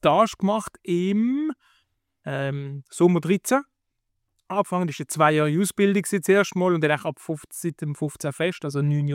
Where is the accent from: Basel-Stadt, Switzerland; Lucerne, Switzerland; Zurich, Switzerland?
Basel-Stadt, Switzerland; Basel; accent: Basel dialect; Wegen meinem Dialekt fragen mich auch viele FCB. Ich habe mal im Nachwuchs gespielt vom FCB, das ist ja naheliegend, der Basler Dialekt polarisiert hat immer im Sport.